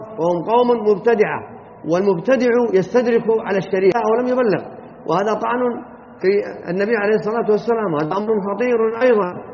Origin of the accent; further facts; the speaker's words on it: Saudi Arabia; الحمد لله على ما نعيشه في بلادنا المملكة العربية السعودية